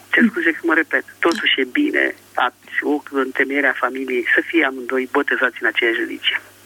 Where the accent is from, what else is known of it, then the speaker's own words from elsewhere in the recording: Bucharest, Romania; sunt din București